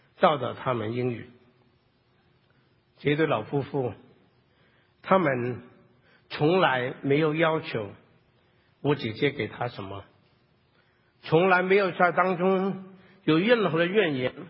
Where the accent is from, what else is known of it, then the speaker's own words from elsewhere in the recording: Hong Kong; 但是因为我们就是从香港过来，就说对这些英文不好